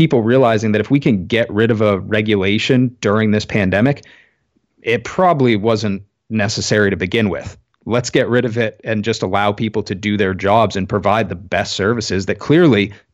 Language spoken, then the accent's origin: English; Maine, United States; In my home state of Maine